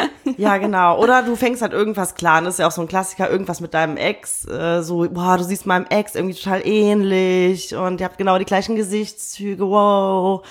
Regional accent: Cologne, North Rhine-Westphalia, Germany; und dann bin ich noch damals hier in Köln zur Schule gegangen

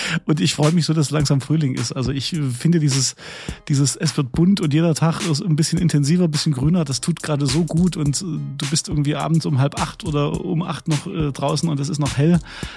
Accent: Leipzig, Saxony, Germany; zwei Jungs aus Leipzig, über alles reden, was uns so als Leipziger unter den Nägeln brennt

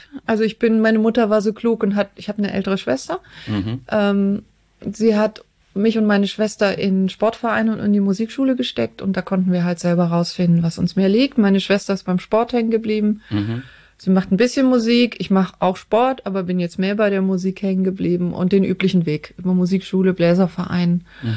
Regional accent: Cologne, North Rhine-Westphalia, Germany; born there; Mein Vater war aus Bayern und meine Mutter aus Berlin. Ich glaube, das hat sich so ein bisschen ausgelöscht mit der Sprache. Ja, ich bin vom Herzen Kölnerin

